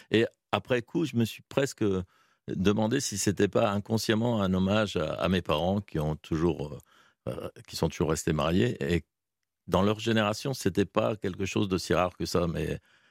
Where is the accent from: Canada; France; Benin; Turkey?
France; Paris, Île-de-France; Oui, mais enfin, enfant, j'ai grandi à Paris, mais effectivement, le fait d'avoir été adolescent en province